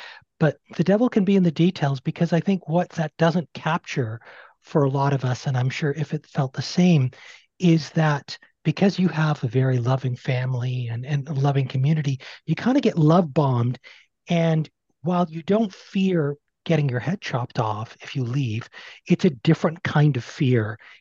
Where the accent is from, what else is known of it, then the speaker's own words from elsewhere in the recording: Toronto, Ontario, Canada; I'm in Canada. So pretty much Toronto, you know, the bulk of my life. And there's a big community out here.